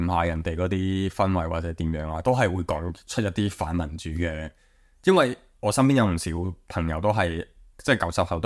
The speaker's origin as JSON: {"language": "Cantonese", "country": "Macau", "said": "我都曾经外国有人问我系咪香港人，我都话系，但系我主要咧系因为唔想解释澳门喺边。"}